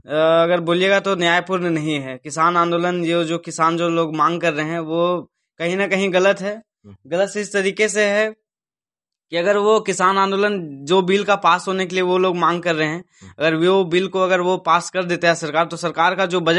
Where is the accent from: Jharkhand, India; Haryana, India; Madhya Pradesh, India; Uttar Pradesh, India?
Jharkhand, India; Giddhaur; मेरा गांव गिद्धौर है, मैं चतरा जिला से बिलोंग करता हूँ।